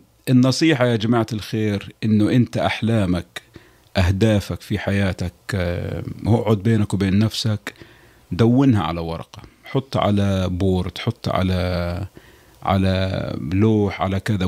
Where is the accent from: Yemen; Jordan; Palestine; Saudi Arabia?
Palestine; أول إشي كمسلم، تاني إشي كعربي كفلسطيني بالذات